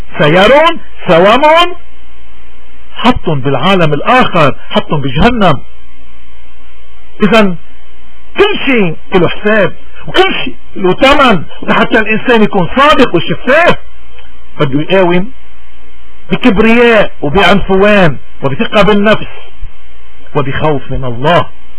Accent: Lebanon; نحن كلبنانيين اليوم بأمس الحاجة انه اول شيء نكون صادقين مع نفسنا

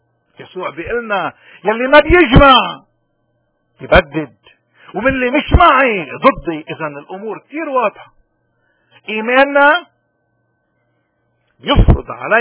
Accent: Lebanon; نحن كلبنانيين جسدنا هو لبنان، كل واحد منا بده يقوم بواجباته حسب وزناته وحسب مواهبه.

